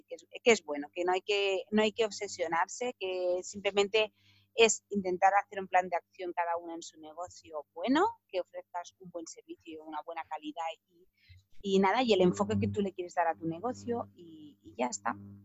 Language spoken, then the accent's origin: Spanish; Sabadell, Catalonia, Spain; yo soy de Sabadell, ¿no? O sea, trabajamos en Sabadell